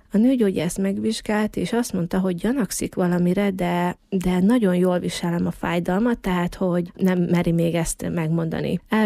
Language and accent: Hungarian; Zakarpattia Oblast, Ukraine; moved away; egy kárpátaljai utazást terveztünk, szülőfalunkba meglátogatjuk a család otthon maradt tagjait